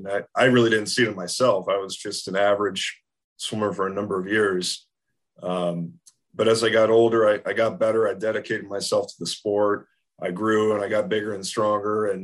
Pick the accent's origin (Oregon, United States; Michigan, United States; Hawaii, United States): Michigan, United States; Rochester Hills; So growing up in Rochester Hills, and it's just a great community.